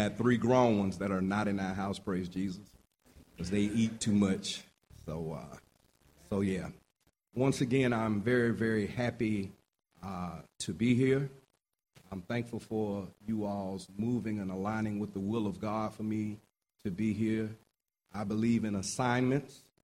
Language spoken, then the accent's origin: English; Birmingham, Alabama, United States; I was a Birmingham. That's right, West Side. I grew up on the West Side.